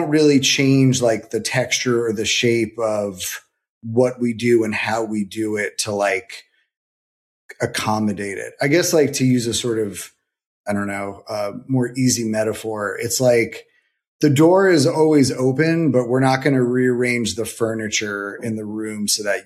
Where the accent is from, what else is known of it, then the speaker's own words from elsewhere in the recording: New Jersey, United States; also born or lived in Staten Island, New York; so I was born in Staten Island, which probably explains a lot about how I turned out, but I was born in Staten Island and my family moved to New Jersey in 1991 and I had to go with them.